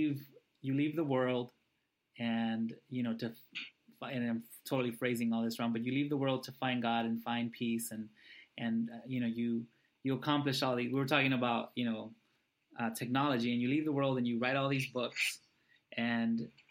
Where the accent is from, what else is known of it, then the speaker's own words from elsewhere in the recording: United States; I've been shaped by living in the United States and growing up in the United States.